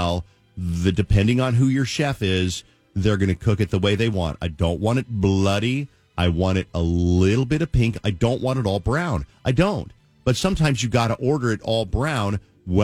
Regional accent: Colorado, United States; Yeah, well, because I was from Colorado and I was a hillbilly.

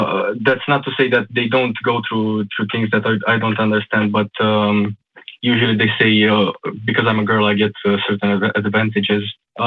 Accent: Romania; now in United States; growing up in Romania, I've noticed that you know, there is sexism, sure, but I know it's kind of muffled here.

